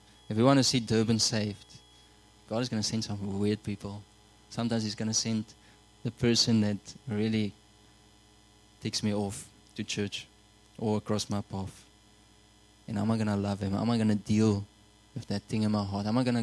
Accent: Namibia; Sometimes I look on Facebook, the people I grew up with in Namibia

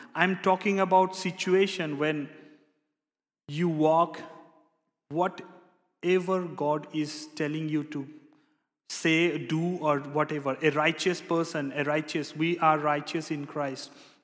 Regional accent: India; I'm from India and we use a lot of spices in our food.

